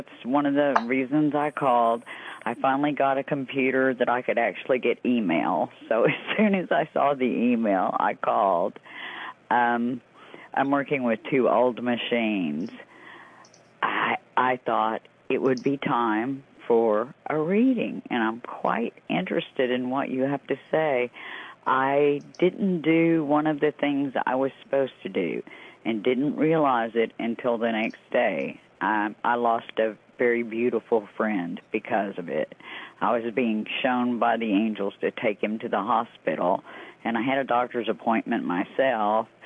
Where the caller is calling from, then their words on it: Okeechobee, Florida, United States; and I come from Okeechobee, Florida.